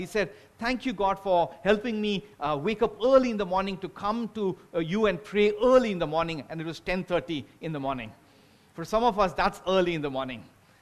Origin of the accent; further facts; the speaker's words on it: Chennai, Tamil Nadu, India; I grew up in Chennai.